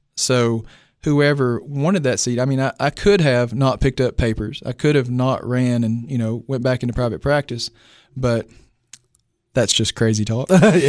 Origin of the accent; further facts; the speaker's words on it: United States; Jackie and Susan Bray, they're from Clay County. I'm actually from Clay County.